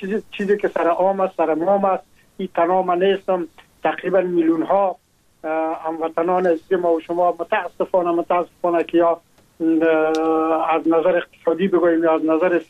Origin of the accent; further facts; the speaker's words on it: Afghanistan; now in France; ما هم در جمع عموم مردم هایی بودم که از افغانستان بر آمدم و تقریبا این 3 سال میشه که ما در فرانسه زندگی میکنم